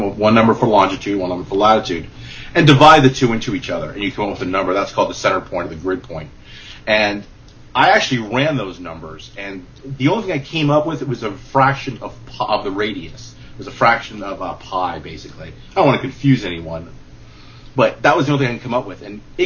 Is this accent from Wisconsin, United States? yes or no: no; Sherman Oaks, California, United States; There's some people I used to live in Los Angeles. I grew up with in Sherman Oaks.